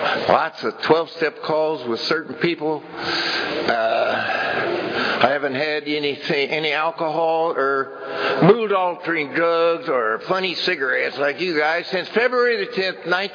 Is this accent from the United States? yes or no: yes; California, United States; But just so you know, I'm a redneck from Tulare County.